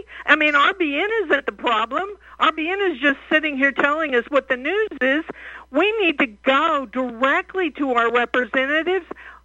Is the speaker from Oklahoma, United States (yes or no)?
yes; Oklahoma, United States; and I'm from Oklahoma, where we all used to, you know, back, I wasn't alive at that time, but the West was the Wild West